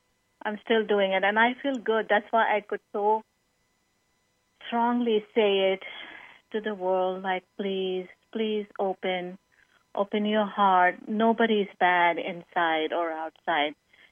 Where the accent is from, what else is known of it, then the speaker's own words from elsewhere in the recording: India; moved away as an adult; now in United States; Like, I came from India. I came from India, got married, and came here.